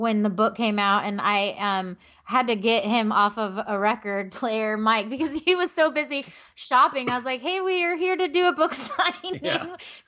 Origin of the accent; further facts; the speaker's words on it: Los Angeles, California, United States; now in Santa Barbara, United States; I live in Santa Barbara. I'm from Los Angeles.